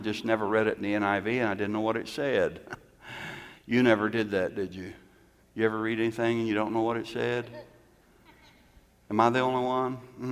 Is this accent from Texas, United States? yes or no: yes; Galveston, Texas, United States; born there; I was born in Galveston. You know, the island, the Gulf, the waves coming in, the sand beaches.